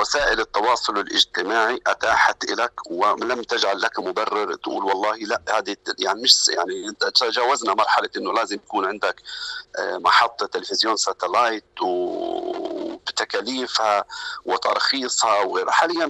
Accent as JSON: {"language": "Arabic", "country": "Palestine", "said": "فأنت لازم كفلسطيني تكون مستعد لدفع التضحية"}